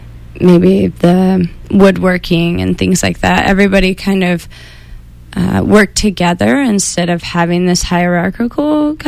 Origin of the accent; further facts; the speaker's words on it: California, United States; And I grew up in the Eastern Sierras and 10 miles from any town.